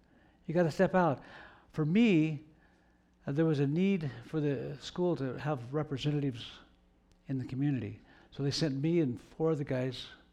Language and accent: English; Sandy, Oregon, United States; moved away; Eventually, God led me to be a pastor and to leave my hometown of Sandy, Oregon, where we lived all of our life, and come to California, the mission field.